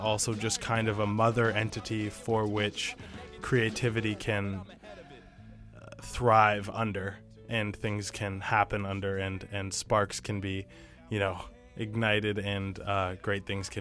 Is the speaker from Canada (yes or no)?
yes; Vancouver, British Columbia, Canada; I'm from Vancouver